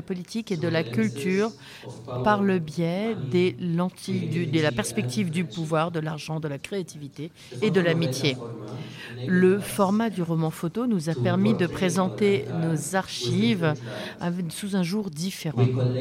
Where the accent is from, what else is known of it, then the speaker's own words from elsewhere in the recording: Berlin, Germany; Donc, nous sommes de Berlin, nous sommes arrivés de Berlin, nous sommes très très heureux de ne pas être en Allemagne actuellement.